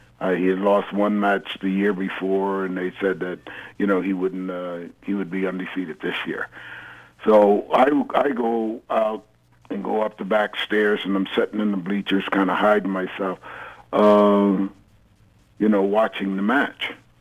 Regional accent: Plainfield, New Jersey, United States; born there; I was born in Plainfield, New Jersey.

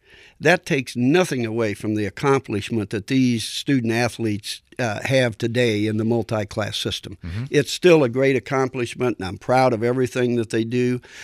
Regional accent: Milan, Indiana, United States; And not because I'm from Milan

